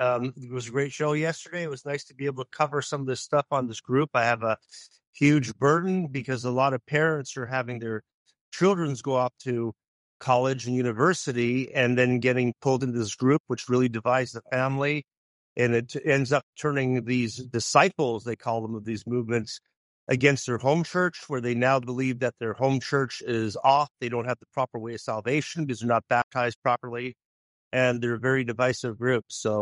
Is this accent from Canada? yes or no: yes; Eastern Canada, Canada; I'm from Eastern Canada.